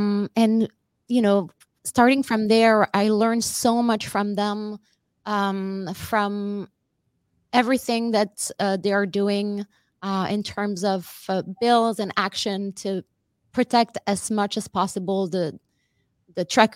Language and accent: English; Wallonia, Belgium; moved away as an adult; So I'm originally from the French part of Belgium. Okay. And so I left the country over there in 2008, January 2008.